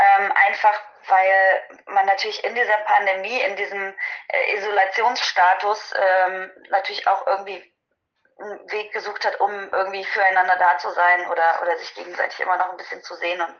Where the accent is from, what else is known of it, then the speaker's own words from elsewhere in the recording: Dresden, Saxony, Germany; In meiner Heimatstadt, in Dresden